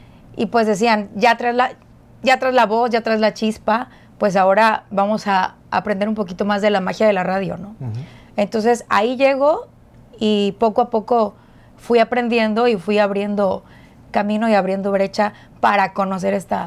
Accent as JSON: {"language": "Spanish", "region": "Veracruz", "country": "Mexico", "tie": "born or raised there", "said": "Aquí en el Puerto de Veracruz. Aquí toda mi vida."}